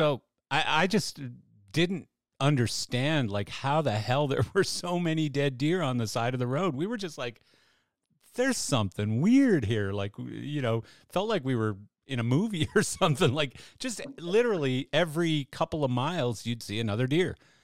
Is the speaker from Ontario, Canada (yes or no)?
no; Alberta, Canada; And I'm from Alberta, Canada.